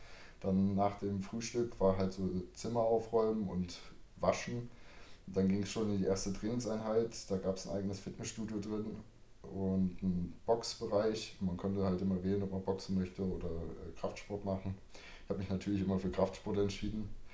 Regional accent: Saxony-Anhalt, Germany; Ich bin in Sachsen-Anhalt geboren, aufgewachsen.

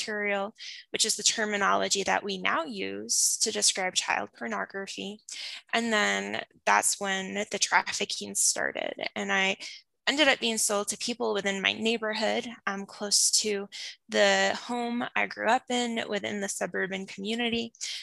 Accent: Toronto, Ontario, Canada; born there; I was born in Toronto. I was born in one of the major hospitals in downtown Toronto.

